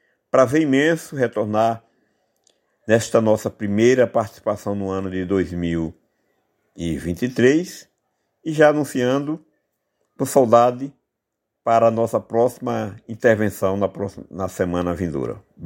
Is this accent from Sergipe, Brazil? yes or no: yes; Barra dos Coqueiros, Sergipe, Brazil; sou natural de Barra dos Coqueiros.